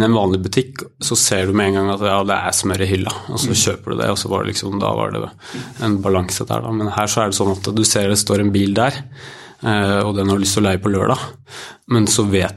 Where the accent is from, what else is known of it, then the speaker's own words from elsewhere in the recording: Gjøvik, Innlandet, Norway; han er fra Gjøvik, jeg er fra Gjøvik, det er ikke et veldig stort sted